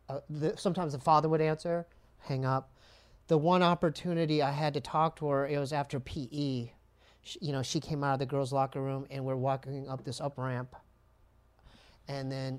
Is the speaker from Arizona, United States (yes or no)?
no; Poway, California, United States; I met a girl from Orange County. I was from Poway, San Diego.